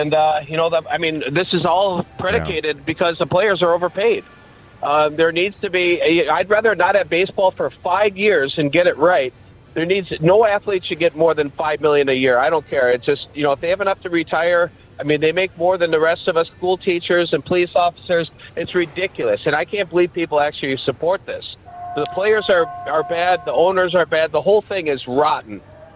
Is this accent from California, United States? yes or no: no; Minnesota, United States; I'm a Minnesotan.